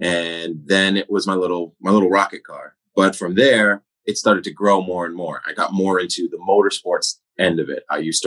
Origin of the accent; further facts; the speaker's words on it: Woonsocket, Rhode Island, United States; So I grew up in Woonsocket, Rhode Island, okay.